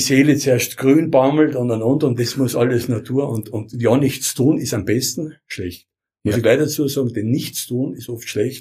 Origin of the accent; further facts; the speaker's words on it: Tyrol, Austria; das ist der schneereichste Ort von Österreich, wenn wir wissen, Hochfilzen auf Fieberbrunn, St. Jan und so weiter, da komme ich her aus der Gegend